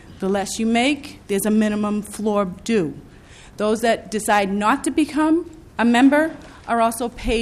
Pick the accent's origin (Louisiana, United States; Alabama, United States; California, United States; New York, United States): New York, United States; I am from New York State.